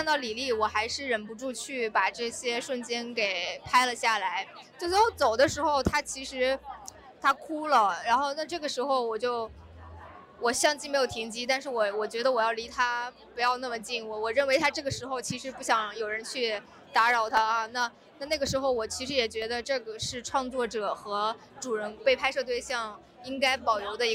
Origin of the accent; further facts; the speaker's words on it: North China, China; born there; 那其实我本人就出生在北方的农村，那么这个事情其实是一直在围绕在我身边的